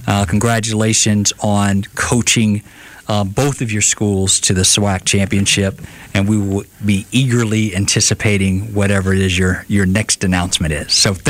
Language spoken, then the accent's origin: English; Prichard, Alabama, United States; we grew up in Pritchard